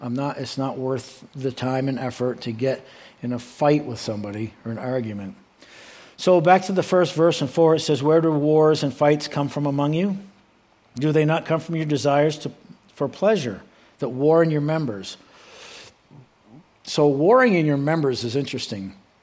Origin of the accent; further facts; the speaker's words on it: Maine, United States; I'm from Maine. Okay, it's green. It's beautiful.